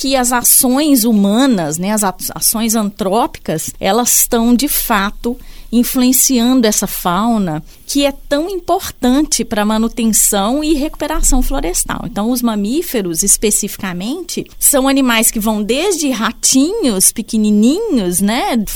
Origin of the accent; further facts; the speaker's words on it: Minas Gerais, Brazil; eu me formei em Ciências Biológicas pela Universidade Federal de Minas Gerais, né, eu sou mineira.